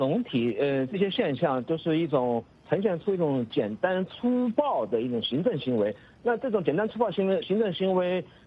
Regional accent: China; 就是说其实我们中国人现在活中产阶级或者说一般的国民所享受到的表面上的福利

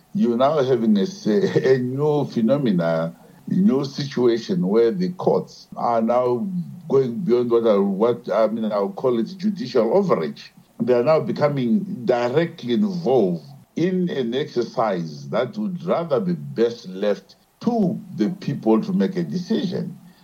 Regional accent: Zimbabwe; I'm a Zimbabwean, born and bred in Zimbabwe.

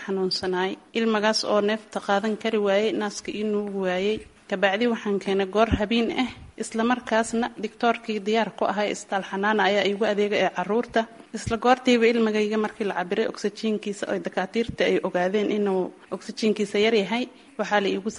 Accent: Galmudug, Somalia; Deegaanka baxsan ayaan ka imid magaalada.

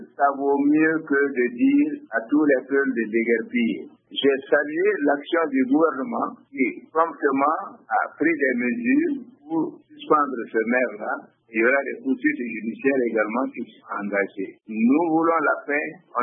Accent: Koporona, Mopti, Mali; parce que moi je suis de Koporona.

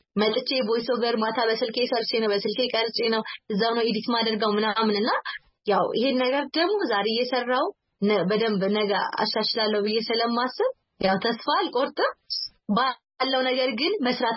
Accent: Arba Minch, Southern Nations, Nationalities, and Peoples' Region, Ethiopia; አሁን የአርባ ምንጭ ልጅ ነኝ የክፍለ ሀገር ልጅ ነኝ

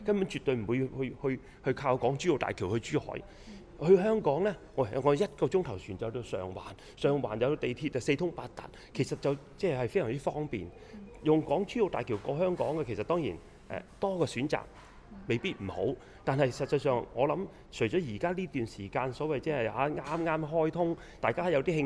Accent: Macau; 這個得益我們澳門人也是作一些犧牲的，犧牲我們的環境和空間的

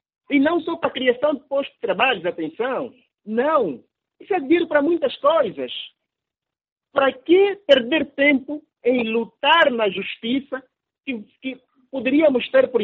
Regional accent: Angola

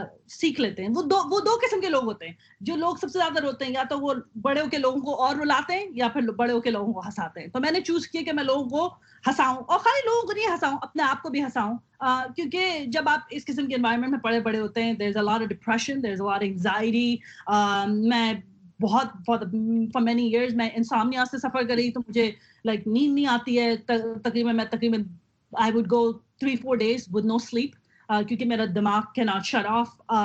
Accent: Karachi, Sindh, Pakistan; میں کراچی میں پلی بڑی ہوئی

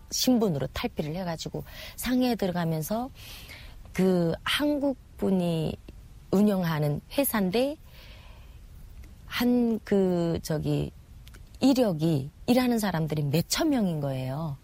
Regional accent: North Korea; 내가 다 북한 사람인 거 다 아는 거죠.

